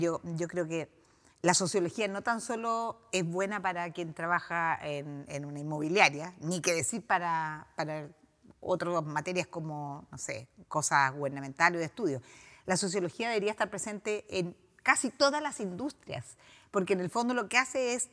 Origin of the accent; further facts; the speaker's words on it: Gorbea, Araucanía, Chile; como crecí en Gorbea